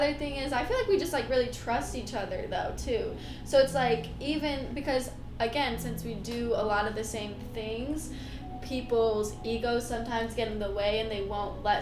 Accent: Michigan, United States; Yeah, can you tell I'm from Michigan? Like, when I start to say yeah, like that, yeah. instead of yeah.

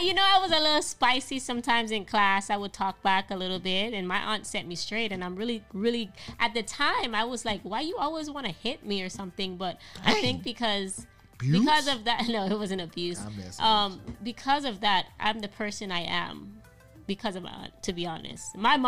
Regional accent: U.S. Virgin Islands; I was born in the Virgin Islands. So my mom stayed in Texas, and I stayed in the Virgin Islands

